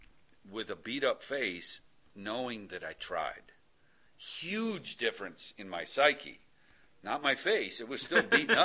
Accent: Marshall Islands; in the Marshall Islands.

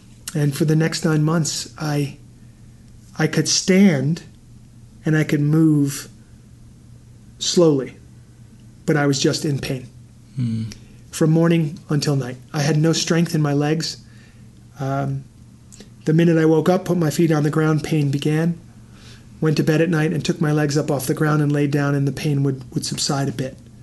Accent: New York City, New York, United States; You know, I grew up in New York City and I'm a little bit cynical

